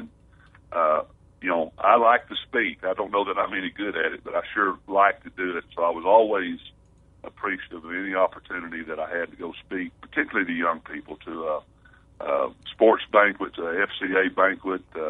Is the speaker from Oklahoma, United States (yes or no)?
yes; Oklahoma, United States; also born or lived in Tulsa; My mother and father both passed away, and although I grew up in southern Oklahoma, you know, went to school there in Tulsa, and that's where most of my buddies and such live now, so that's what I consider my hometown.